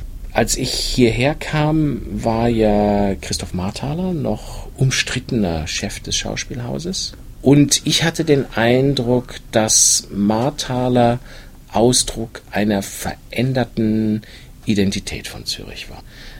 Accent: Dortmund, North Rhine-Westphalia, Germany; moved away; Also aus dem Ruhrgebiet bin ich natürlich sehr lange weg. Ich bin da aufgewachsen und so auf eine etwas kokettierende Weise sehe ich das auch als meine Heimat an, nach wie vor. Aber ich bin jetzt 30 Jahre da weg.

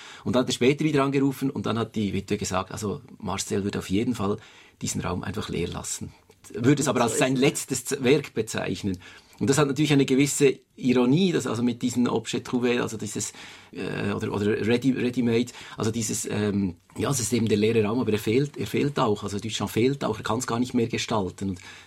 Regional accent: Bern, Switzerland; die ich als Berner Künstler kenne

